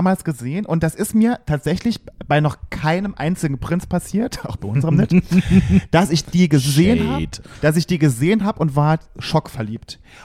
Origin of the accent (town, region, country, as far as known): Saarland, Germany; born or raised there